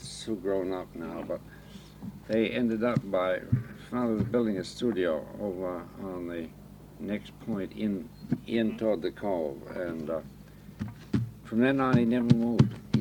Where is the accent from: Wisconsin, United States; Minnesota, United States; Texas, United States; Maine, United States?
Maine, United States; South Berwick; born there; Well, I was born in 1896 in South Berwick, which is right back here